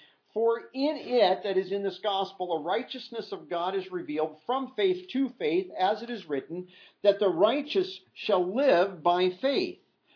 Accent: Royal City, Washington, United States; where are you from? Royal City. And occasionally if there are maybe people that travel to WSU, they go, oh, yeah. But a lot of people like, I don't know. So I usually don't even say Royal City. I say, oh, a little south and west of Moses Lake.

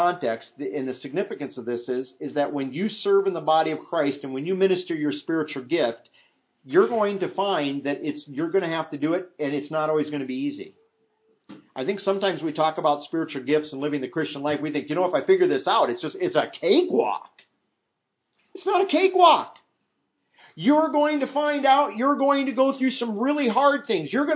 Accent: Iowa, United States; It doesn't usually snow that much where I grew up in Iowa when it's 30 below.

